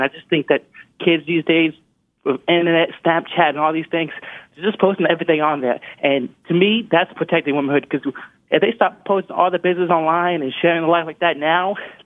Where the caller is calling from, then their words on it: Washington, District of Columbia, United States; I'm calling from Washington, D.C.